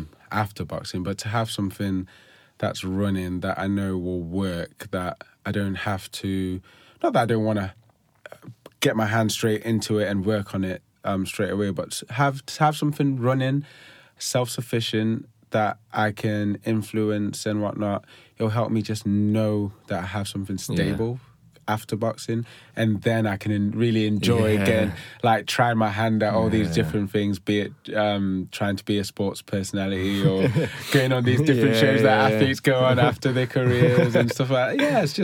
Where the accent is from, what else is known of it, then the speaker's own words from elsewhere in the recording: Botswana; born there; I was born in a country called Botswana, just north of South Africa, sharing the border. But in Botswana, you can be born there and not be from there.